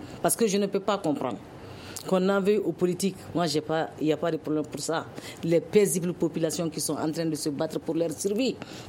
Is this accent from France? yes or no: no; Mali; Donc moi, je pense que en tant que Malien